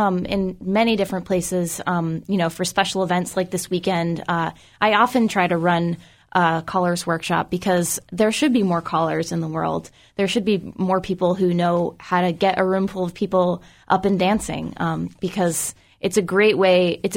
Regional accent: Vermont, United States; Yeah, I mean, well, I'm actually from Vermont. The band is from Boston.

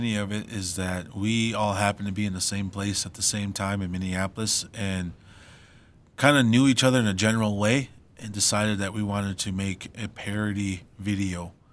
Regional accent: India; As Indian men who do not have those type of bodies.

